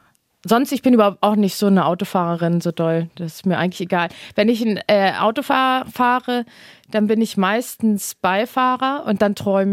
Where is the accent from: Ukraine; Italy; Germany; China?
Germany; Hamburg; Ich wohne auch in Barmbek. Also aufgewachsen in Alsterdorf und dann meine erste Wohnung war in Barmbek. Dann habe ich in Wilhelmsburg und dann so mittendrin in St. Pauli und in Altona.